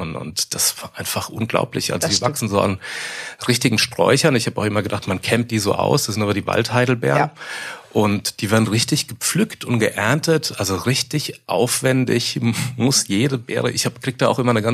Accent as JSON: {"language": "German", "town": "Miltenberg", "region": "Bavaria", "country": "Germany", "tie": "born there", "said": "das ist bei uns hier, das ist meine Geburtsstadt, Miltenberg am Main"}